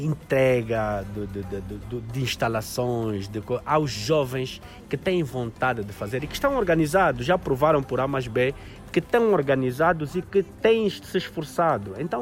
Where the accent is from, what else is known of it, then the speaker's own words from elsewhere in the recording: Benguela, Angola; born there; Eu ia dizer que eu nasci em Benguela